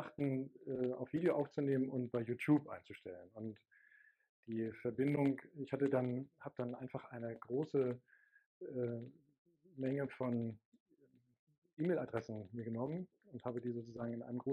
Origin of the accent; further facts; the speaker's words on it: East Germany, Germany; Bin ja aus der DDR, muss man vielleicht nochmal dazu sagen.